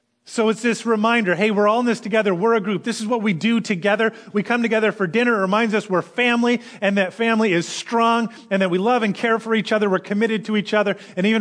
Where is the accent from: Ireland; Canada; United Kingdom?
Canada; Most of us are not diehard hockey fans. But we're Canadian.